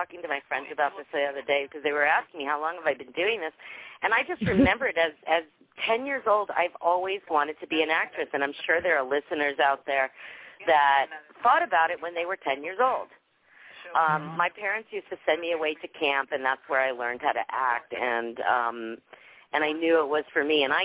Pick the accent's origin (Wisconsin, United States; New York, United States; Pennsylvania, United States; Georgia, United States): New York, United States; New Rochelle; they didn't take it as far as driving me into the city to audition because I grew up in New Rochelle, which is Westchester.